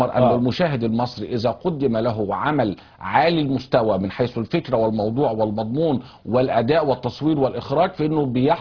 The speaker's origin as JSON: {"language": "Arabic", "country": "Egypt", "said": "لكن أنا بس مصري."}